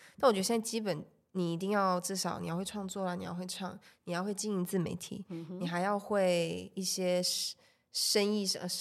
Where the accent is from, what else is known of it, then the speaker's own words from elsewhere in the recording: Malaysia; now in Taiwan; 因为我是马来西亚人嘛，所以我过来这边其实还是有一些签证问题啊、居留问题什么的。